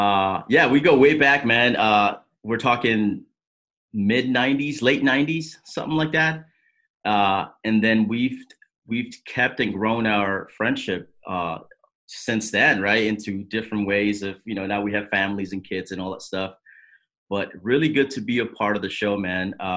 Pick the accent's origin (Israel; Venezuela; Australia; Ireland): Venezuela; also born or lived in Paterson, New Jersey; now in United States; I'm an immigrant. I came from Venezuela in 1996. Crazy, because I landed July 4th, 1996 in New York, New Jersey.